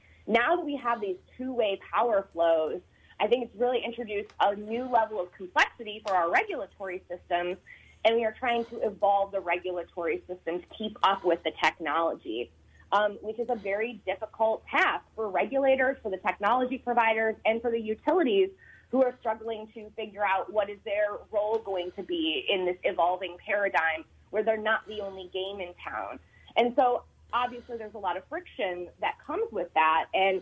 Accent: Cleveland, Ohio, United States; He is my hometown city of Cleveland former mayor

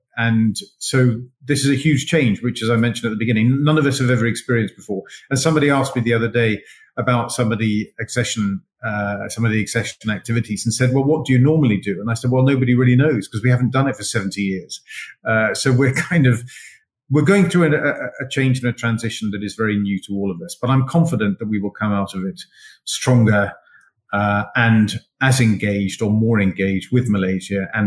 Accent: Scotland, United Kingdom; I'm Scottish, so of course, follow our team.

